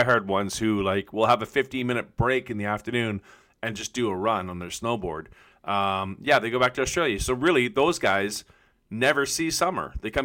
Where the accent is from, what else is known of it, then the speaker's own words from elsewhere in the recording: Ontario, Canada; But the difference out here versus Ontario, because I grew up in Ontario skiing.